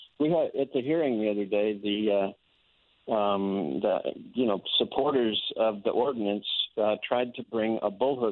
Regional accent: Midwest, United States; now in California, United States; You know, I grew up in the Midwest. I had no idea how these animals were trained and how they were kept until I moved out to California.

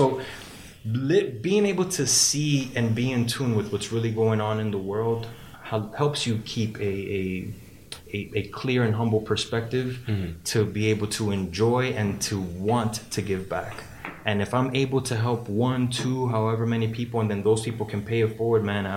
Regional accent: Miami, Florida, United States; also born or lived in Cali, Colombia; I was born in Colombia, Cali, Colombia. Okay. Shout out to Cali. But absolutely, I've been living in Miami since I was 3-4 years old.

